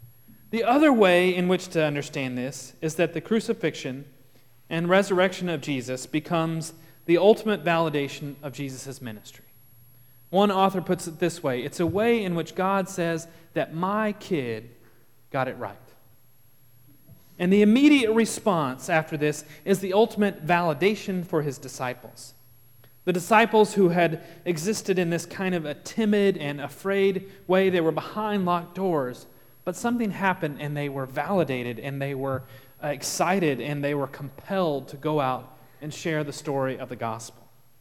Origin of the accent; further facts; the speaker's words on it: Texas, United States; accent: Texas; I get my Texas accent comes out just a little bit.